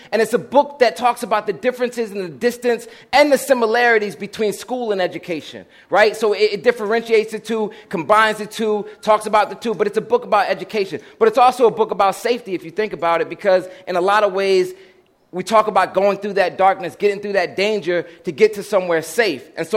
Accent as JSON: {"language": "English", "town": "Philadelphia", "region": "Pennsylvania", "country": "United States", "tie": "born or raised there", "said": "that's what they called me growing up in Uptown Philadelphia"}